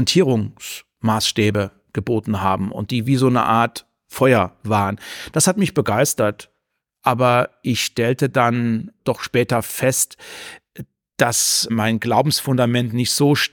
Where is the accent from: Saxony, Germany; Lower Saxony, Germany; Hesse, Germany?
Hesse, Germany; Heringen; Kleinensee gehörte zu meiner Heimatstadt Heringen.